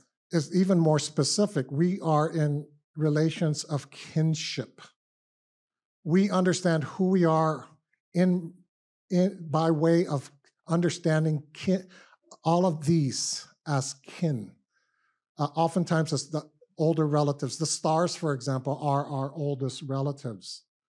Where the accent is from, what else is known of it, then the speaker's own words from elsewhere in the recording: Guam; My maternal lineage is to Pohnpei Island, but I grew up in Guam.